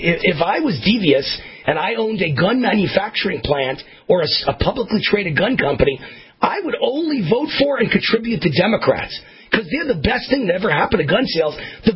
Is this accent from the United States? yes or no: yes; Las Vegas, Nevada, United States; including my hometown of Las Vegas